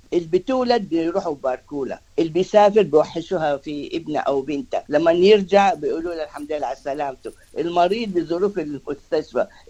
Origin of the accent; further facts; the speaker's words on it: Wad Madani, Gezira, Sudan; ده الذاكرة من طفولتي في السودان.